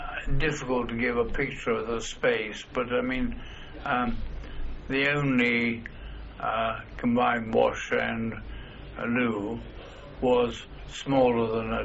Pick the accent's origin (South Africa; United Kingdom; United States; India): United Kingdom; one of the great problems with being British is when you're brought up, you believe that there's somewhere a bunch of supermen who run the country.